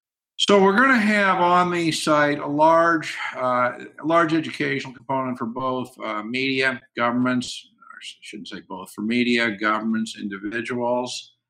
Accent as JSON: {"language": "English", "country": "Canada", "said": "So I think I identify primarily as being a Canadian citizen"}